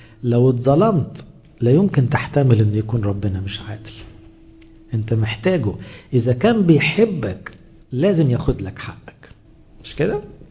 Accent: Egypt; وظن أن احنا كمصريين دقنا ده آخر سنتين بشكل صريح

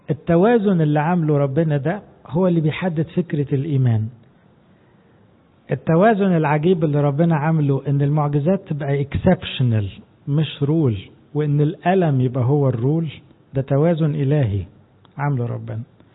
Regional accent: Egypt; ما احناش كمصريين متعودين ننزل الشارع،

